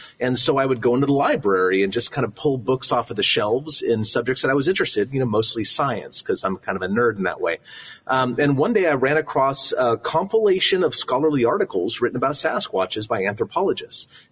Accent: Long Beach, California, United States; I grew up in Long Beach, California.

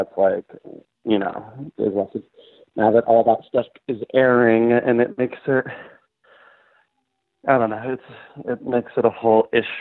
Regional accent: Sonoma, California, United States; now in Los Angeles, United States; Originally, I'm from Sonoma, which is wine country in Northern California.

